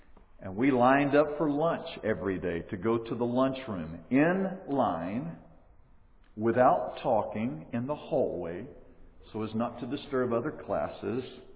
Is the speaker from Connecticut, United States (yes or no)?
no; Dothan, Alabama, United States; I was born in Dothan, Alabama. And I spent the first 12 years of my life living on Moat Street.